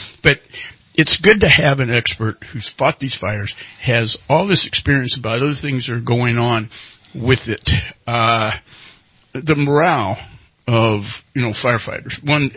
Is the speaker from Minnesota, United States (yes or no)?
no; California, United States; The thing is that California's been burning.